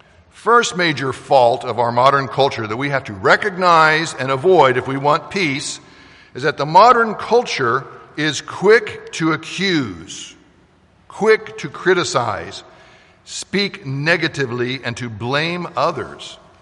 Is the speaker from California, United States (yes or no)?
no; Kansas City, Missouri, United States; I come from Kansas City, and we were taught, well, you got to be, you know, kind and polite to people outside the family.